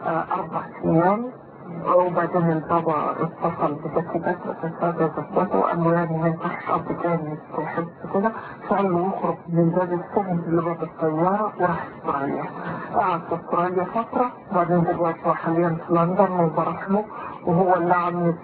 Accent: Egypt; moved away as an adult; now in Netherlands; أول ما وصلت هولندا وقعدت أنا خرجت من مصر كنت إزاي؟ إزاي خرجت من مصر؟

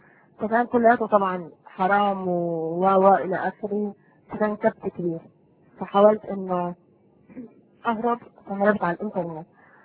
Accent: Palestine; يعني انا كفلسطينية استحالة اني احب مثلا

